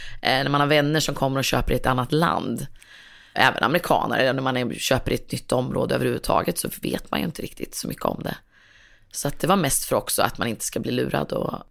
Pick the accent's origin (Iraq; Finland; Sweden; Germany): Sweden; Örebro, Örebro County; accent: Örebro dialect; also born or lived in Strömstad; Så egentligen är jag uppvuxen nästan i stort sett varje lov och varje sommar i Strömstad. Då. Så jag känner mig lika mycket från Strömstad som Örebro, kan man säga.